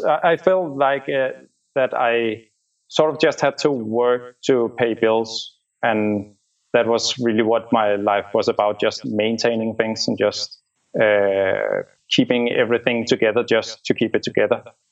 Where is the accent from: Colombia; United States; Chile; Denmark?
Denmark; I'm from Denmark. I'm 38 years old.